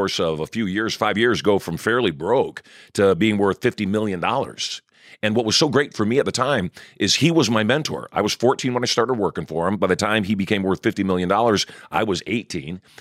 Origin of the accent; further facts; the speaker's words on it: Michigan, United States; born there; I was born in Michigan.